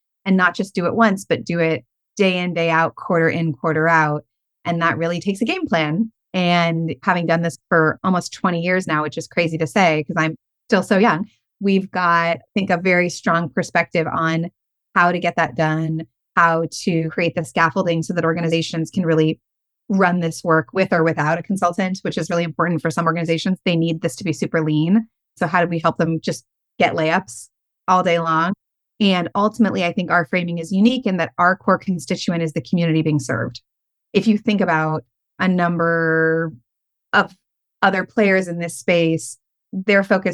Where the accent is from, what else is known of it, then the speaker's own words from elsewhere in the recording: California, United States; So I grew up in California, surrounded by all sorts of family and people and programming that were focused on making the world a better place.